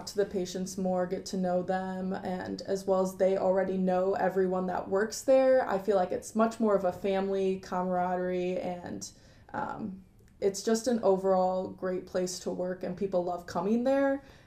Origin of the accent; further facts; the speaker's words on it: Wisconsin, United States; I'm from Wisconsin, so I'm applying to places in Wisconsin, Chicago, Indianapolis, Tennessee area. So I want to stay in the Midwest